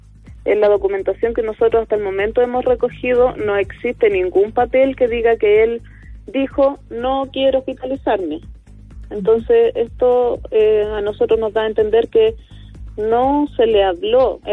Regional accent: Linares, Maule, Chile; porque nosotros somos de Linares

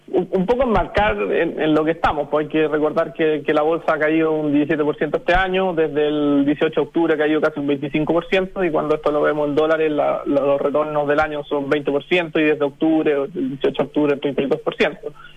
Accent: Chile

